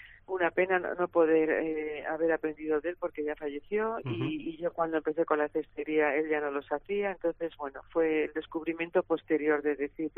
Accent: San Sebastián, Basque Country, Spain; born there; moved away as an adult; now in Galicia, Spain; nací en San Sebastián, pero llevo casi 30 años viviendo en Galicia, pero mi abuelo era de un pueblecito de Burgos

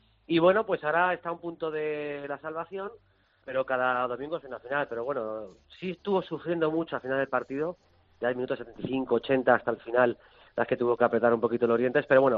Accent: Castilla-La Mancha, Spain; Yo vivo y soy de Castilla-La Mancha

